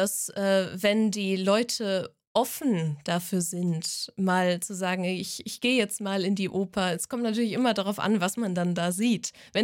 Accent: North Rhine-Westphalia, Germany; weil es schon meine Heimat ist.

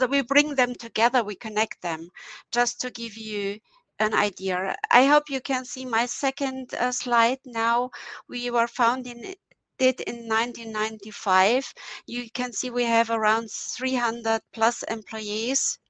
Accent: Romania; English is a second language; now in Bavaria, Germany; Well, I live here in Bavaria and I work here, but actually I'm a German from Romania. So I changed from Romania to Bavaria, and I'm very happy here.

